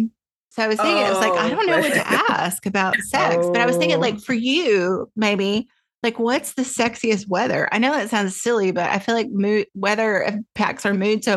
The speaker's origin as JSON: {"language": "English", "region": "Tennessee", "country": "United States", "tie": "born or raised there", "lives_now": "California, United States", "said": "I mean, growing up in the South, in East Tennessee, thunderstorms, regular, part of life. Where I'm in California, I think I've heard thunder one time in 3 years."}